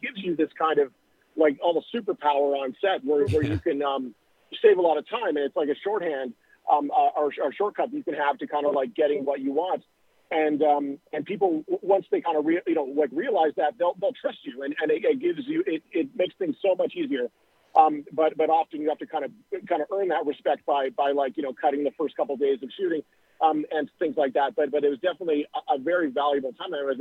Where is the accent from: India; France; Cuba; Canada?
Canada; now in Los Angeles, United States; So I live in Los Angeles. Like I mentioned, I'm from Canada originally